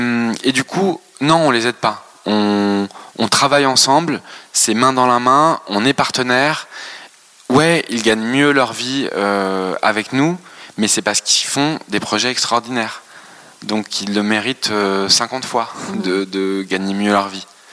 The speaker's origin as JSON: {"language": "French", "country": "France", "tie": "born or raised there", "said": "bien sûr on a grandi en France, bien sûr on a des racines ici, mais oui, le Brésil c'est notre pays d'adoption, oui, on a adopté sa langue, on a adopté sa culture"}